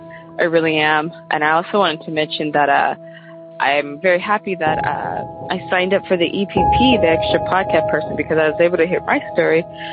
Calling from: Sacramento, California, United States; I am calling from Sacramento, California

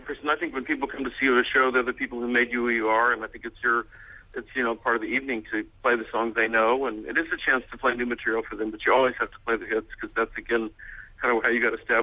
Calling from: Austin, Texas, United States; I'm calling from Austin, Texas.

